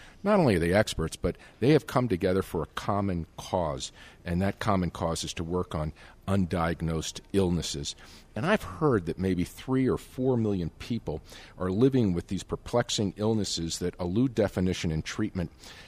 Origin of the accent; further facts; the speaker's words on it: Boston, Massachusetts, United States; And finally, from my hometown, Boston, Robin Smith, who's CEO of Origin